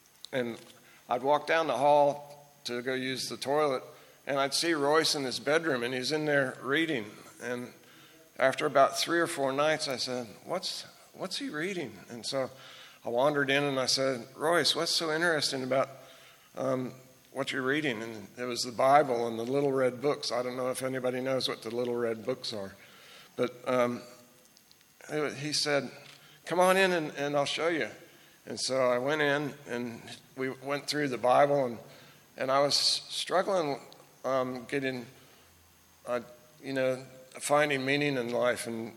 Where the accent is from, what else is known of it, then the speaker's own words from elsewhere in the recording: Kansas, United States; And I grew up in Kansas. I would take my journey starting as a little boy.